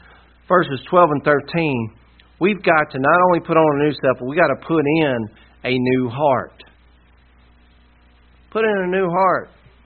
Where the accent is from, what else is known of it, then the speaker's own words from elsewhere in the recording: the South, United States; I'm from the South. That's the way we respond to stuff.